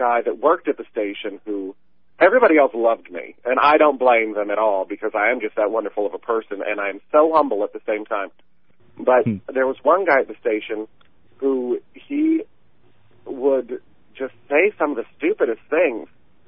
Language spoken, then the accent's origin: English; Fort Wayne, Indiana, United States; also born or lived in Hendersonville, Tennessee; I grew up in Fort Wayne, and then we moved down to Tennessee, Hendersonville, Tennessee. We lived there for a year, and then moved back up